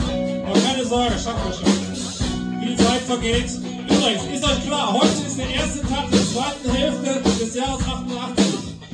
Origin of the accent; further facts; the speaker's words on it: Duisburg, North Rhine-Westphalia, Germany; Und in Duisburg 1 zu spielen ist immer etwas Besonderes für mich, denn ich komme auch aus Duisburg 1.